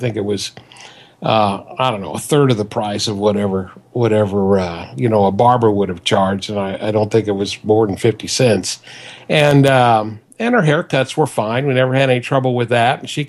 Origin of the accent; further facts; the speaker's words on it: Alton, Illinois, United States; And I grew up in Alton, Illinois, and she didn't have a license.